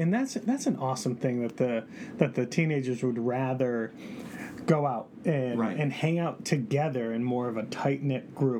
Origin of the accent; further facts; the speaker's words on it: Connecticut, United States; So we're just from Connecticut, you know, and there'll be kids from Minnesota and everywhere else.